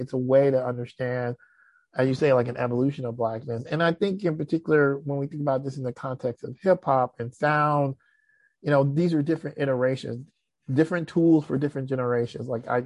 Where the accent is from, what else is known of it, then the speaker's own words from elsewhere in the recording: Florida, United States; also born or lived in Alabama; I am so Southern, it hurts. Like, I was born in Alabama and I moved South. Like, I grew up in Florida.